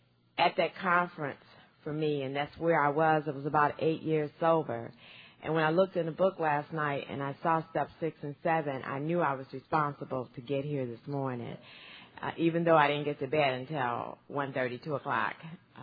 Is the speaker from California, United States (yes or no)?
yes; Los Angeles, California, United States; I'm from Los Angeles, California. I live in a community called Inglewood.